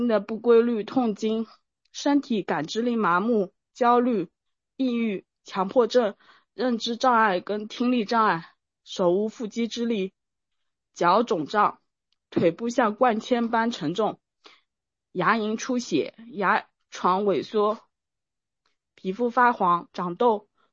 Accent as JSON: {"language": "Chinese", "town": "Ningbo", "region": "Zhejiang", "country": "China", "said": "，我来自浙江宁波"}